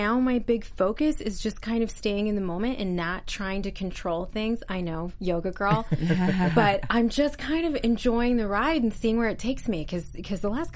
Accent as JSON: {"language": "English", "town": "Ashtabula", "region": "Ohio", "country": "United States", "said": "I'm from Ashtabula, Ohio."}